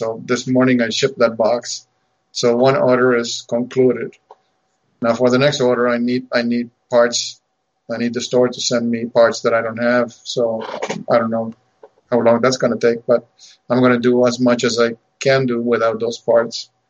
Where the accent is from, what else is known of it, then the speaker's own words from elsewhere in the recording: Argentina; English is a second language; I wasn't born or raised in the U.S. I was born and raised in Argentina.